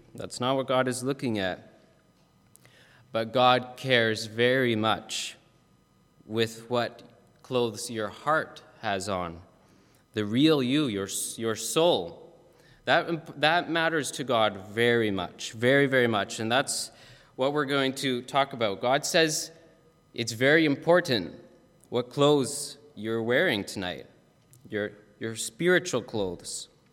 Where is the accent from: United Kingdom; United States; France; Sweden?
United States; Roselle; I'm from Roselle, hour and a half away from here. Same town as Julia.